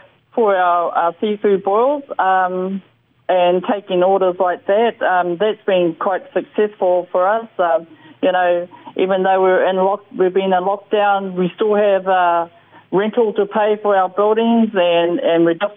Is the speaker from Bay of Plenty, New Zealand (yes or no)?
no; Kaitaia, Northland, New Zealand; also born or lived in Auckland; I'm from Kaitaia. I was born in Kaitaia. I went to college here in Kaitaia. My mother is from Whangapere and my father's from Pangaroo. So Herekino Manukau is where we were brought up